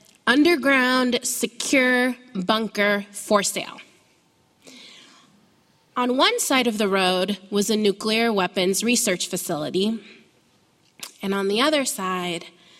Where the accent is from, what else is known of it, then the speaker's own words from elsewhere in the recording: Miamisburg, Ohio, United States; all on one street near where I grew up in Miamisburg, Ohio.